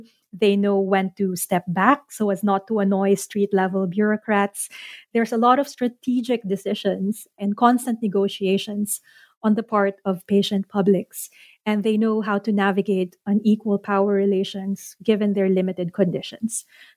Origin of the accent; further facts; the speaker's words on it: Philippines; I'm Filipino, but I don't know the language. I'm fair-skinned, which is an indicator of class privilege in the Philippines.